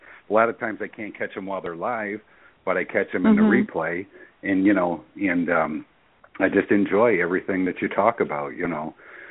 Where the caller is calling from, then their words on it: Florida, United States; I'm calling from Florida.